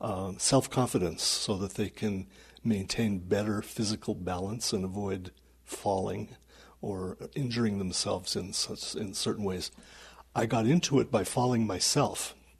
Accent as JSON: {"language": "English", "town": "Butte", "region": "Montana", "country": "United States", "tie": "born or raised there", "said": "I grew up in Butte. I was also born in Butte. Both of my parents were bookkeepers."}